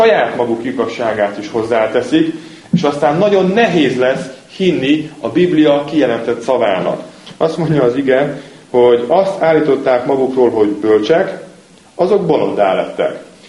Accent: Hungary; Magyarok vagyunk, és Trianonra talán még emlékezünk, ha más nem történelem órából.

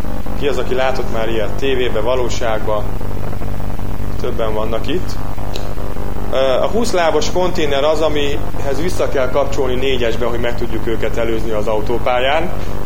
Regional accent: Hungary; Hát mondom, magyarul beszélünk, igen, magyarok vagyunk.

